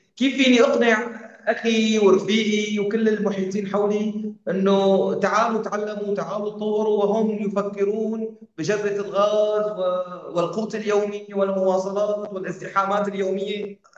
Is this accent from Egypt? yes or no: no; Syria; اليوم صار مطلوب نحن كسوريين اصحاب خبره عم نعمل انجازات خارج سوريا